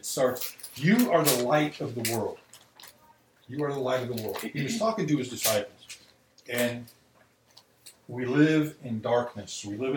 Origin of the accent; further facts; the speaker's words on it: Chicago, Illinois, United States; something like 16 shootings, homicides in Chicago over that night from Friday evening into Saturday. My hometown.